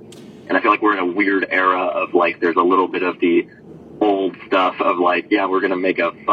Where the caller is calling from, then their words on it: Georgia, United States; Hey, this is … from Georgia.